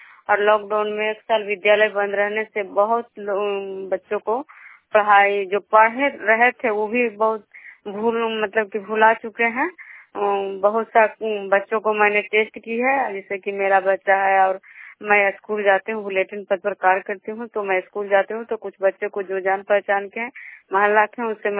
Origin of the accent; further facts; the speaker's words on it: Vishnupur, Bihar, India; मैं बिष्णुपुर ग्राम खुदरा पंचायत नालंदा जिला नवनसा प्रखंड की निवासी हूँ।